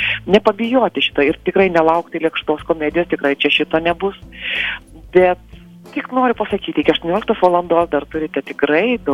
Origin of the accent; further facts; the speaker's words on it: Samogitia, Lithuania; accent: Samogitian; jaunystėje tas pats buvo dėl mano žemaičių kalbos. Tai tikrai esu perėjus tą visą sudėtingą kelią, kol išmokau kalbėti lietuviškai